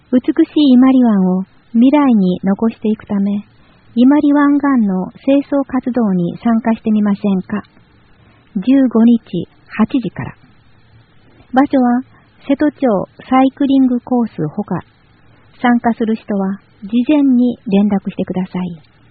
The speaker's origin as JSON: {"language": "Japanese", "town": "Dalian", "region": "Liaoning", "country": "China", "tie": "born or raised there", "second_language": "Japanese", "moved": "as an adult", "lives_now": "Japan", "said": "今回は私のふるさと大連のイベントを紹介します。"}